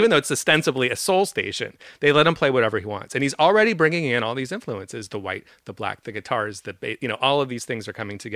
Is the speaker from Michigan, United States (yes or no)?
no; San Francisco, California, United States; I'm from San Francisco. We're both from the Bay Area.